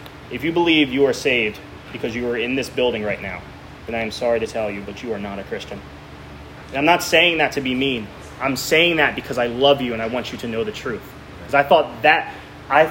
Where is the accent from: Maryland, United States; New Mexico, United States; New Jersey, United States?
New Jersey, United States; I'm from Jersey, so this resonates with me a lot. You're New Jersey, literally anywhere you are, you're always within like an hour of the beach.